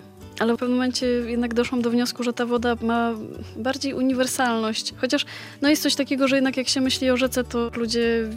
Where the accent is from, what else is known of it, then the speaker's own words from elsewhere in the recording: Podlaskie Voivodeship, Poland; wyjechałam z rodzinnego Podlasia na 2 miesiące do Wrocławia